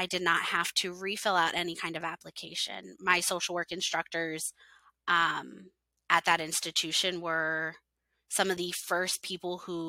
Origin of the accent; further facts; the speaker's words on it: Ohio, United States; Growing up in Northwest Ohio, I was not a very mentally well young person.